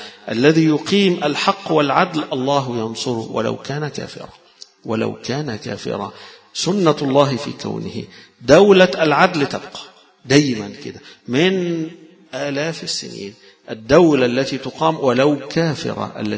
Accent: Egypt; احنا كمصريين مش متعودين على هذا الشيء

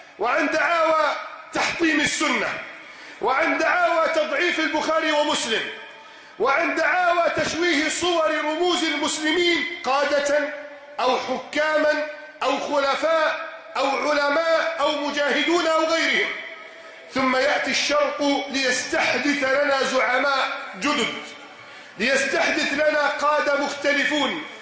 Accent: Egypt; في بلادنا مصر

